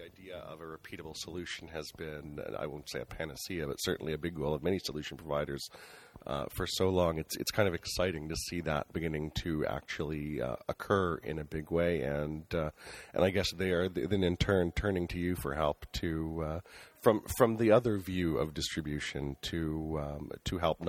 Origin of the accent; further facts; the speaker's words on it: Canada; As a Canadian, it's always kind of a treat.